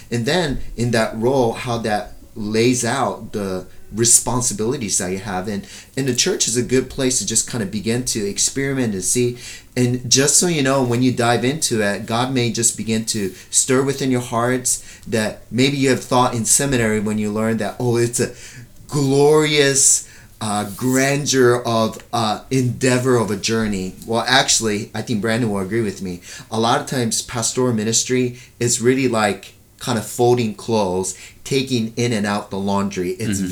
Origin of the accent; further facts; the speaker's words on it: Japan; like I grew up in Japan, the only pastor I knew was the lead pastor